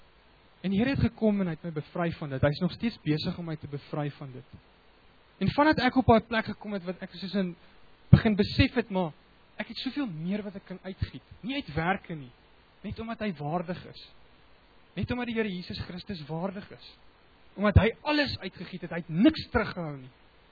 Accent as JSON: {"language": "Afrikaans", "region": "Free State", "country": "South Africa", "said": "Soos jy agtergekom het, ek kom uit die Vrystaat uit."}